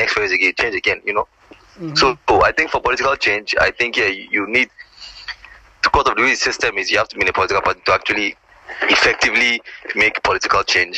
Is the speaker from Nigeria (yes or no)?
yes; Magodo, Lagos, Nigeria; like I grew up in Magodo is a community.